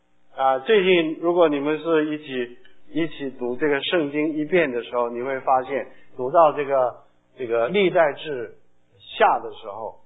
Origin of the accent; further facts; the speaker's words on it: China; 对我们中国人来说，肚子大是发福了啊，是发福，因为我们中国人需要福。